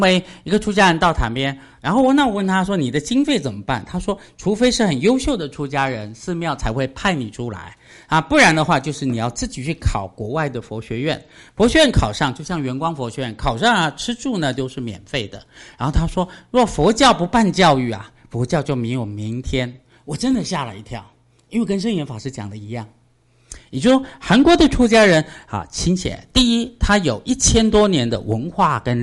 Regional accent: Taiwan; 而我们台湾人很喜欢讲我们台湾很有福报

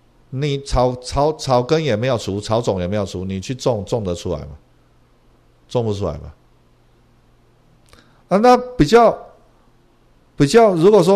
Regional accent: Taiwan; born there; 是因为我在台湾出生吗？是因为我爷爷不是我们祖先是从大陆来的吗？

